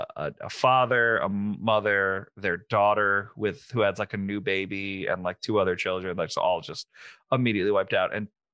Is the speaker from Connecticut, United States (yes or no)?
yes; Connecticut, United States; the town I grew up in Connecticut was infested with vampires